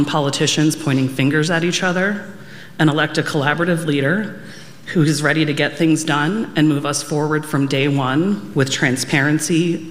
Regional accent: Philadelphia, Pennsylvania, United States; Growing up in Philadelphia with a single mom who often had to work multiple jobs to make ends meet

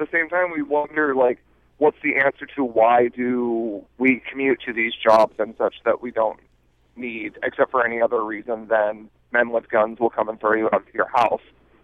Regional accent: Baltimore, Maryland, United States; But you can see, I'm from Baltimore, and you can see the way which like green building plays out.

